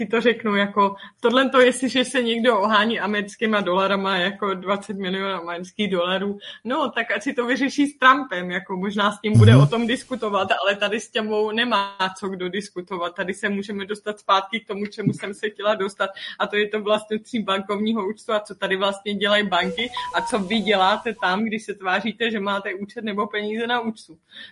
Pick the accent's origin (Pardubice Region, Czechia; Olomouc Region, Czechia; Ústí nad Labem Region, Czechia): Ústí nad Labem Region, Czechia; Podbořany; born there; Musíš jít na tu matriku, jako tu prapůvodní, kde jsi se narodil. Já třeba v Podbořanech nebo tak